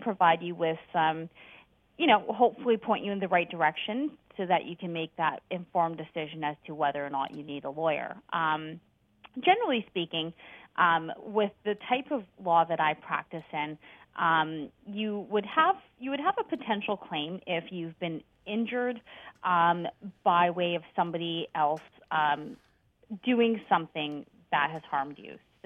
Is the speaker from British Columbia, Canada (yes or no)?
yes; British Columbia, Canada; I am born and raised in British Columbia.